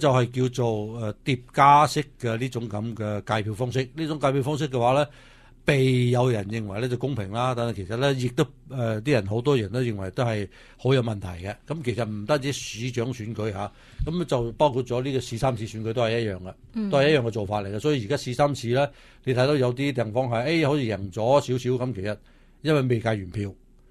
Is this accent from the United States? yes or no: yes; California, United States; 就基本上咧就係對於我哋加州人嚟講嘅話咧